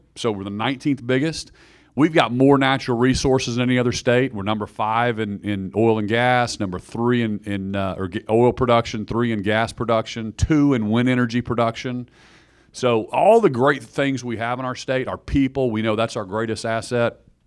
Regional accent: Oklahoma, United States; because I grew up in Oklahoma. I'm a fourth generation Oklahoman

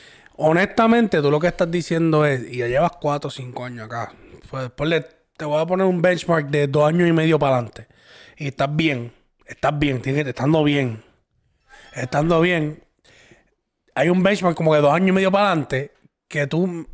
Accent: Guayama, Puerto Rico; eres de mi pueblo natal de Guayama

